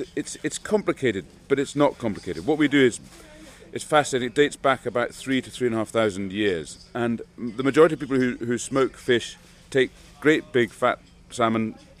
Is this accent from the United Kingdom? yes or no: yes; Scotland, United Kingdom; It is, and we come down from Argyll, and we really enjoy the build-up, the buzz, it's great